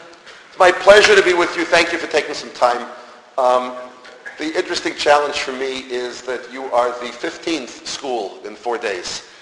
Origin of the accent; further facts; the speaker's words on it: Yonkers, New York, United States; I grew up in Yonkers, New York.